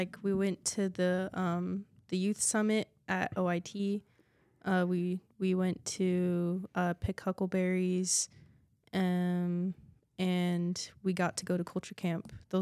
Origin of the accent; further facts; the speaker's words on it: Chiloquin, Oregon, United States; Yes, I grew up in Chiloquin, went to elementary school.